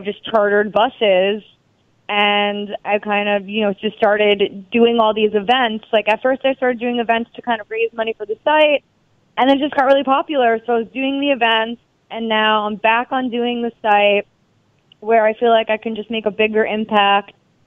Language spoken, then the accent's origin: English; Long Island, New York, United States; I grew up in Long Island, so like, you know, like I grew up in the suburbs.